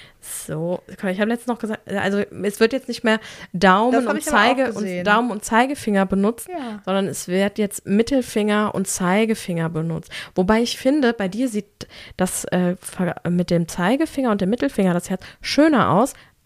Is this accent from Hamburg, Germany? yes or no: no; Bavaria, Germany; Tief im Inneren bin ich halt doch eine Bayerin.